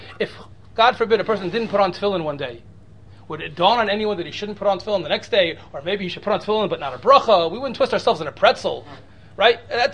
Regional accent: Cincinnati, Ohio, United States; especially as a kid growing up in Cincinnati, Ohio.

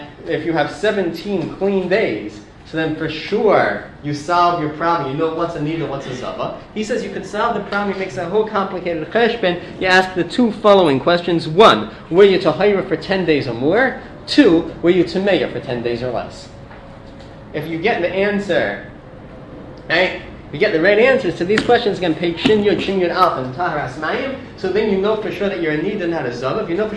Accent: Baltimore, Maryland, United States; born there; I was born in Baltimore

